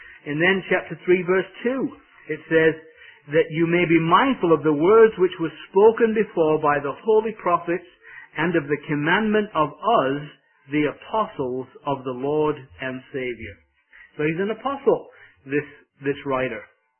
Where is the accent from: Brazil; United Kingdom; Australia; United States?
United Kingdom; England; also born or lived in Ireland; Growing up in England, my wife is Irish, and when we lived in Ireland